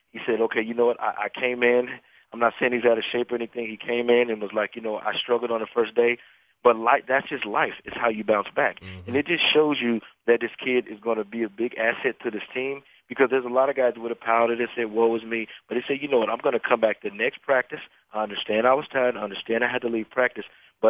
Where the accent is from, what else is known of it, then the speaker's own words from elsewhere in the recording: Denver, Colorado, United States; also born or lived in Ohio / Houston; I'm from Denver, Colorado, where the altitude is really, really high. And then I went to The Ohio State University, and then I went to Houston.